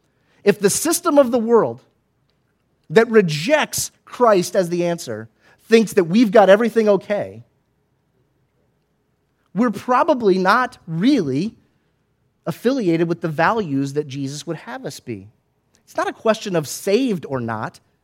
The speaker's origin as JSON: {"language": "English", "country": "United States", "said": "How long is this going to take, right? I'm an American."}